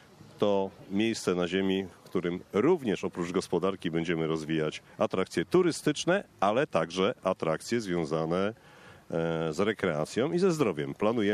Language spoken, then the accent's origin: Polish; Gryfino, West Pomeranian Voivodeship, Poland; Jestem rodowitym gryfinianinem, znam wielu.